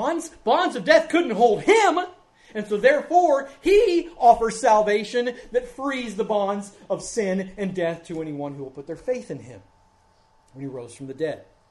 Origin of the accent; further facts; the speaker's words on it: Midwest, United States; Growing up in the Midwest, the demonstration of that would be a gigantic, not bull moose, but bull